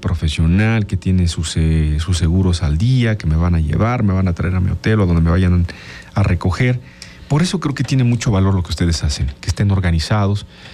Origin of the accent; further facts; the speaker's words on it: Morelos, Mexico; en el extranjero, soy de Morelos, y te dicen, de Cuernavaca.